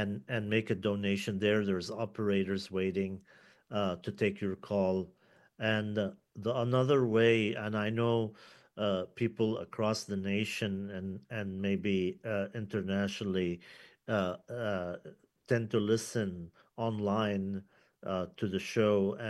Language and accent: English; South Governorate, Lebanon; And I just wanted to note something that as a child growing up in South Lebanon